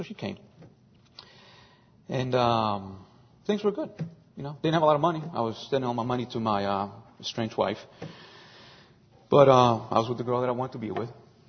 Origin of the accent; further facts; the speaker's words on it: New Orleans, Louisiana, United States; now in Covington, United States; moved back to Covington, which I was actually from the New Orleans area. Moved to Covington with my girlfriend.